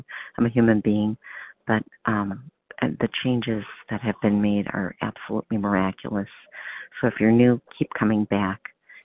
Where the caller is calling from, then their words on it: Wisconsin, United States; I'm calling from Wisconsin.